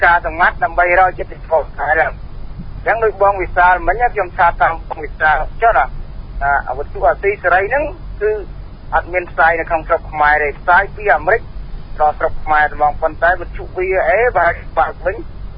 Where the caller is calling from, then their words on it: Prey Veng, Cambodia; ខ្ញុំមកពីព្រៃវែងមក